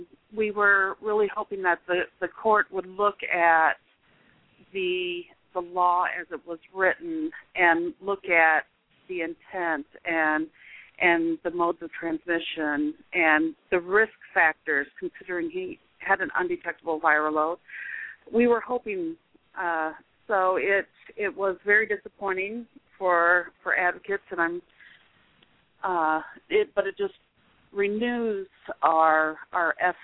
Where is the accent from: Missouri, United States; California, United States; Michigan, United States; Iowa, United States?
Iowa, United States; I'm from Iowa, so we came up to Iowa to get married.